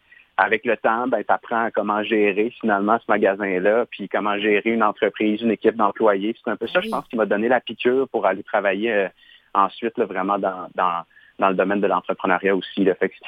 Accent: Gatineau, Quebec, Canada; je suis originaire de l'Outaouais, comme tu l'as bien dit, Camille. J'ai grandi en ville, à Gatineau. Maintenant, on est en banlieue.

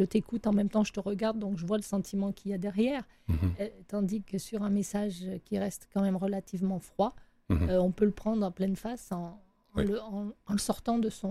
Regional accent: France; je suis chauvine, je suis française.

